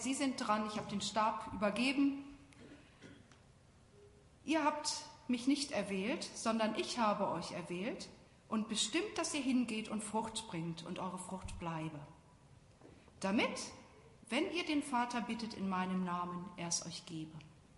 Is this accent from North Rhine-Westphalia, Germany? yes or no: yes; Bielefeld, North Rhine-Westphalia, Germany; Ich bin gebürtig oder mit der Rückkehr nach Deutschland in Bielefeld aufgewachsen. Dort ist meine Heimatgemeinde.